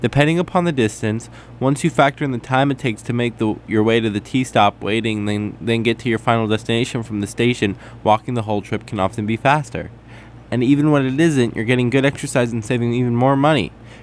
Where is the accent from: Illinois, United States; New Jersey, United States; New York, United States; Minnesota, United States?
New York, United States; As a New Yorker, you know, I walk everywhere.